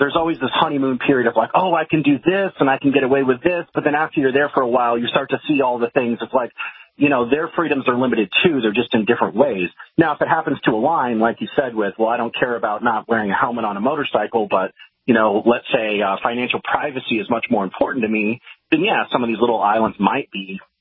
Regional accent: Texas, United States; So, I was born and raised in Texas. You know, I always say, like, how do you know somebody's from Texas? They'll tell you.

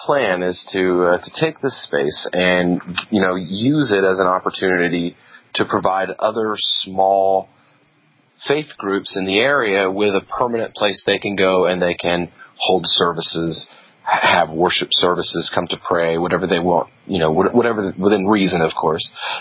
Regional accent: Tennessee, United States; Yeah, I'm from East Tennessee originally.

